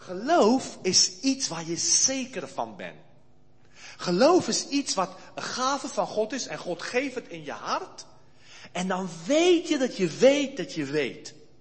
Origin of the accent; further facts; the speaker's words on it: South Africa; ik heb verteld dat ik uit Zuid-Afrika kwam